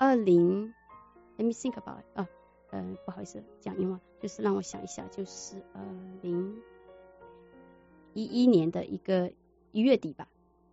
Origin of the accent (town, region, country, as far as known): China